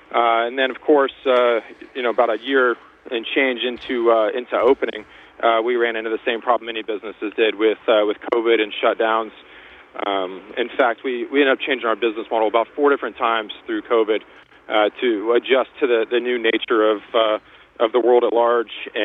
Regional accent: Houston, Texas, United States; That I am indeed. I'm from Houston, Texas.

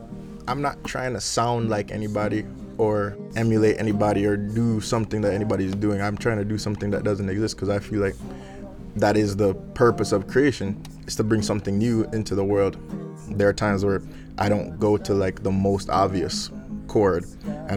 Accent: Jamaica; now in Shelburne; Right now, I live in Shelburne, and we are from Jamaica originally.

